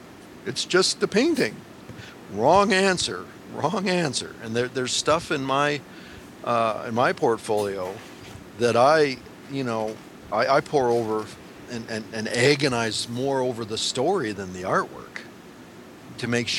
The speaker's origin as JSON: {"language": "English", "country": "Canada", "said": "okay, I'm a Canadian. I am the one red-blooded Canadian male who doesn't play hockey."}